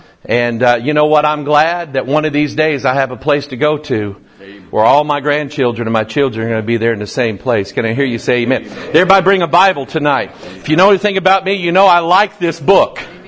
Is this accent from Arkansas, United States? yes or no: yes; Pine Bluff, Arkansas, United States; born there; He says I'm from St. Louis. That's kind of not right. I was born in Pine Bluff, Arkansas. Yeah, but I lost the accent.